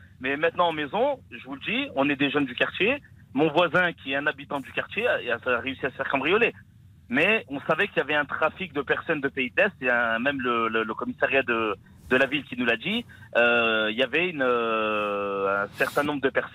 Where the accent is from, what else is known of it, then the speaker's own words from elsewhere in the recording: Bron, Auvergne-Rhône-Alpes, France; Oui, j'ai grandi à Bron, je suis né à l'étranger mais j'ai grandi à Bron.